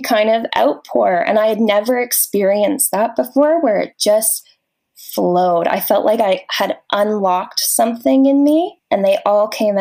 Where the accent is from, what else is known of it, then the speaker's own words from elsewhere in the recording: Grimsby, Ontario, Canada; Well, I am originally from Niagara. So okay. I grew up in Grimsby, Ontario, a small town. And then I went to university in St. Catharines. So I've been like a Niagara girl for most of my life.